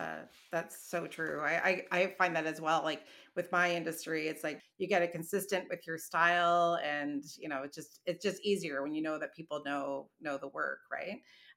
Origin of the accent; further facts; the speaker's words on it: Kitchener, Ontario, Canada; now in Toronto, Canada; I grew up in Kitchener, Waterloo, Cambridge, like, you know, and then I moved to Toronto.